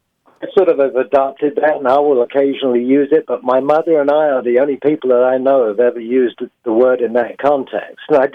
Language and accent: English; England, United Kingdom; now in Fort Worth, United States; I'm English, as you can probably tell.